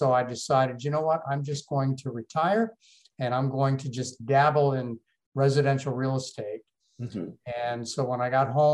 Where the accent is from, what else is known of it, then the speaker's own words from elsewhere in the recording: Tampa, Florida, United States; Well, you know, I grew up right here in Tampa, and, you know, it's always been home to me.